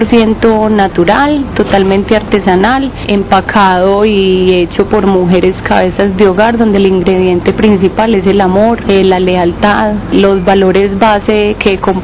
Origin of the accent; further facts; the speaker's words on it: Caicedonia, Valle del Cauca, Colombia; Yo soy paisa, pero una paisa montañera, no de Medellín, sino de las entrañas del Eje Cafetero, criada en una vereda que se llama Bosque Alto y en un pueblo que se llama también Caicedonia Valle, norte del Valle. Tengo 29 años